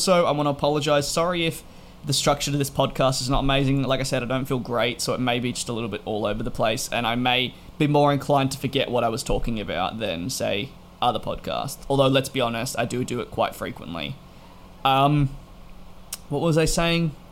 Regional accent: Melbourne, Victoria, Australia; Now, for people that are curious, I'm from Melbourne, but I'm flying into Adelaide because I got rescheduled.

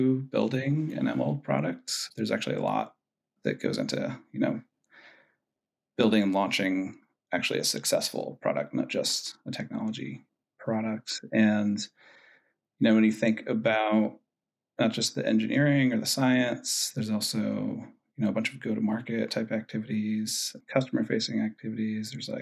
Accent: New Haven, Connecticut, United States; Yeah, so I hail from Connecticut, which is not notable for maybe many things, but one thing it is notable for, I think, is pizza. I'm from New Haven, or suburbs of New Haven.

